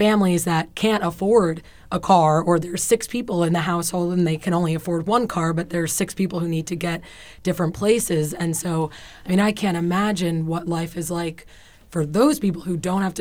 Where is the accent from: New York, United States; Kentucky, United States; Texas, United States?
New York, United States; I come from New York, I was blessed with trains and being able to walk to everything.